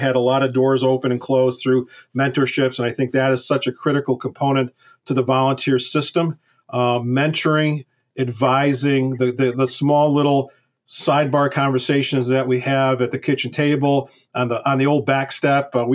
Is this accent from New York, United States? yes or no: yes; Syracuse, New York, United States; on weekends I was still going to school here, actually in my hometown in Syracuse, and was attending Syracuse University School of Architecture.